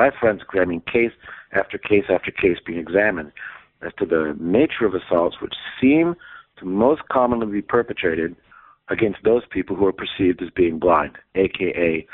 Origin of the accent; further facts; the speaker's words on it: Palo Alto, California, United States; also born or lived in London, United Kingdom; I lived in Palo Alto / Stanford from the age of 7 to 18 in California. So I was headhunted by my hometown